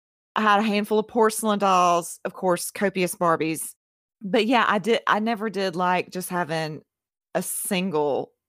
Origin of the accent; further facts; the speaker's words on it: the South, United States; I'm not from a family full of races, but I am from the South.